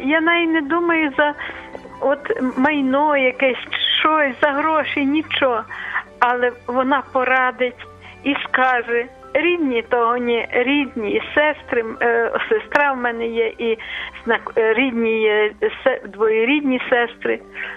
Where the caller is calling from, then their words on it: Lviv, Lviv Oblast, Ukraine; Я зі Львова